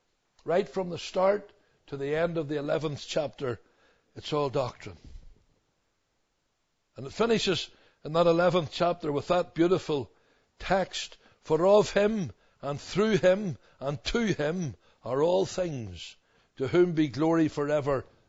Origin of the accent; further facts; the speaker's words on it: Belfast, Northern Ireland, United Kingdom; when I was growing up in Belfast, in North Belfast, right through my, almost through all of my teenage years